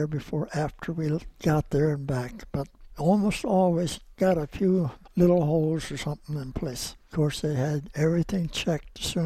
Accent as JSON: {"language": "English", "town": "Anamosa", "region": "Iowa", "country": "United States", "tie": "born or raised there", "said": "Born and raised there, of course."}